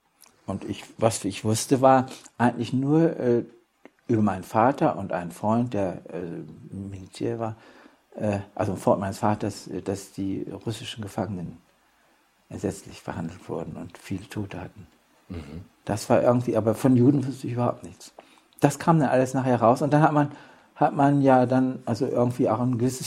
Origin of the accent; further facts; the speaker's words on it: Lüneburg, Lower Saxony, Germany; Ich wusste auch nicht genau, ob Lüneburg, also meine Heimatstadt, nun in der sowjetischen Zone oder in der englischen Zone ist.